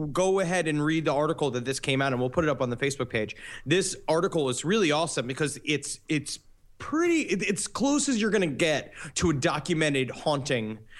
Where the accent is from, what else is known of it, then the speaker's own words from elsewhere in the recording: Gary, Indiana, United States; Enough of this garbage. I'm from Gary, Indiana.